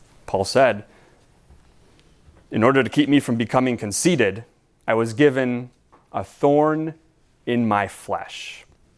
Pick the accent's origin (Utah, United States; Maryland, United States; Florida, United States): Florida, United States; And I remember as a kid growing up in Florida, we had these things called sand spurs.